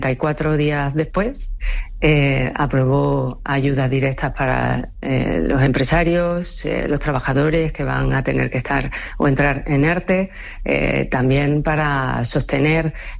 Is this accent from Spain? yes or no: yes; Ceuta, Spain; Los que somos de Ceuta conocemos evidentemente a nuestros vecinos porque al final es una ciudad pequeña y todos nos conocemos